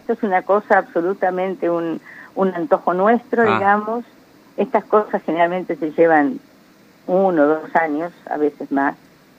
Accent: Realicó, La Pampa, Argentina; De aquí, de mi pueblo, de Realicó, sí.

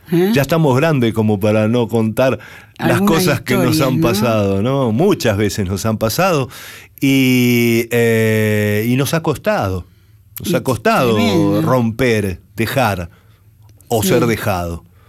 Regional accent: Buenos Aires, Argentina; Yo nací ahí en Once, Abasto, en Anchorena y Rivadavia. Y iba a una escuela que estaba muy cerca de mi casa, que estaba en Sánchez de Bustamante y Sarmiento.

